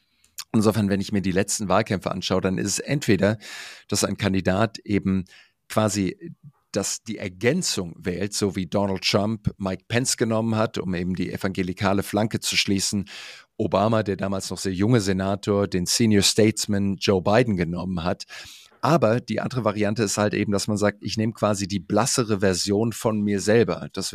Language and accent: German; Heidelberg, Baden-Württemberg, Germany; Ich bin in Heidelberg groß geworden